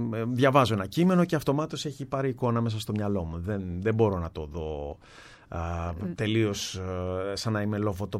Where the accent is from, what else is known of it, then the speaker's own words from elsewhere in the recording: Keratsini, Attica, Greece; επειδή εγώ μεγάλωσα στο Κερατσίνι, στα περίχωρα του Πειραιά, με πηγαίνανε οι γονείς μου πάρα πολύ συχνά στο